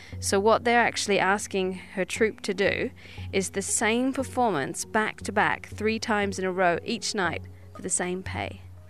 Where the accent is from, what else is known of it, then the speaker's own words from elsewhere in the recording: New Zealand; I'm from New Zealand, so any chance I get, I'll bring them up.